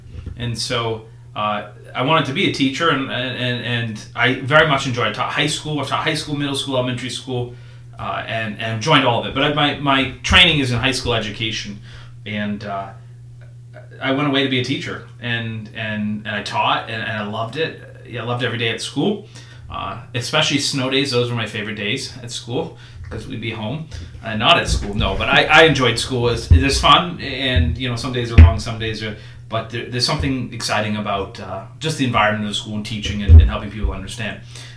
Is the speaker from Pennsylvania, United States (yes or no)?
no; Holland, Vermont, United States; Well, I didn't grow up in Auburn, but I grew up in a little town called Holland, Vermont